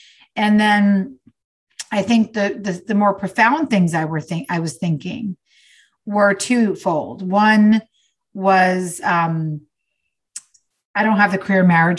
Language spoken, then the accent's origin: English; New York, United States; now in Los Angeles, United States; I'm from New York, but I live in LA now.